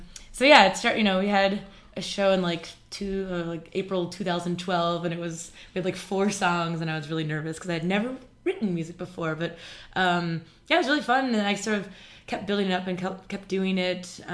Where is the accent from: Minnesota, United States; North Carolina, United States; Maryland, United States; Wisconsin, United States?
Minnesota, United States; accent: Minnesota; I started the violin when I was a young 7-year-old girl growing up in Minnesota.